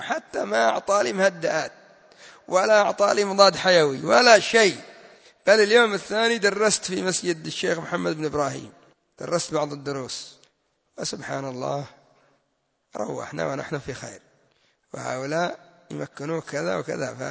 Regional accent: Yemen; التخدير عندنا في اليمن تقوم 6 ساعات وأنت مسطول

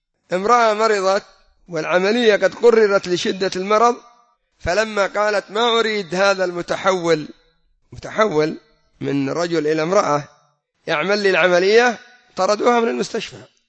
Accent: Yemen; أما عندنا في اليمن حدث ولا حرج، المهدوية هذه صارت السلعة

